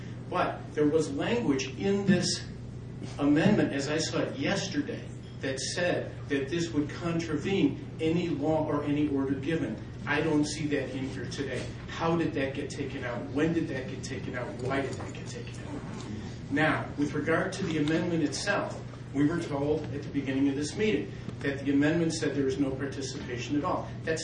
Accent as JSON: {"language": "English", "town": "Chicago", "region": "Illinois", "country": "United States", "said": "I'm a psychologist from Chicago."}